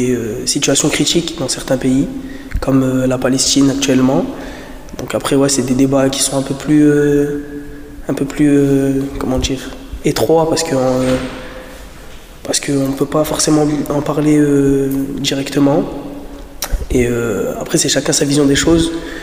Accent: Algeria; en tant qu'Algérien, justement, ça fait partie de mon histoire.

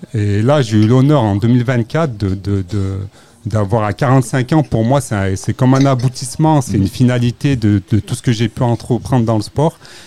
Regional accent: Échirolles, Auvergne-Rhône-Alpes, France; Ouais, je viens d'Échirolles

